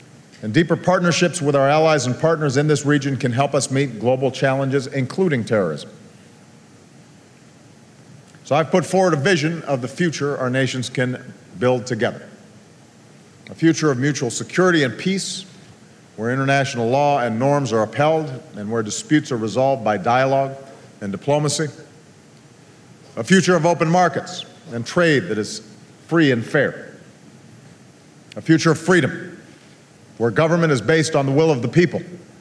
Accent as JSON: {"language": "English", "region": "Illinois", "country": "United States", "said": "I've seen it in my home state of Illinois as manufacturing plants shut down and jobs dried up over the last two decades."}